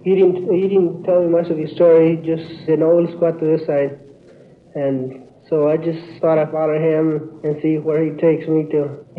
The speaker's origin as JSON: {"language": "English", "town": "Santa Cruz", "region": "Sonora", "country": "Mexico", "moved": "yes", "lives_now": "United States", "said": "Santa Cruz, Sonora."}